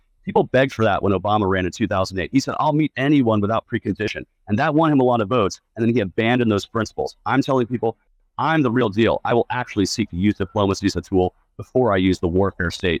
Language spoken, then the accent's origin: English; Georgia, United States; Georgia. We need to have a presidential candidate to get over a certain amount, or we lose that in my home state.